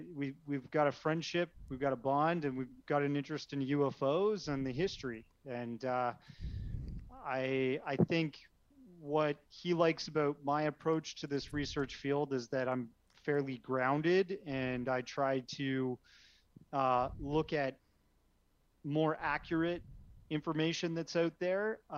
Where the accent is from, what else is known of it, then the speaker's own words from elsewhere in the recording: Canada; I'm Canadian, so I'm definitely a faker there. Can't say I'm American